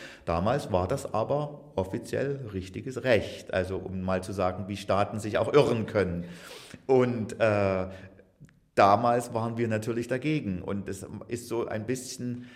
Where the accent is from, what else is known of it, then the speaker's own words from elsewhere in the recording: Germany; Ich bin ja in der DDR aufgewachsen und da war es für mich durch meine zur Kirche gehören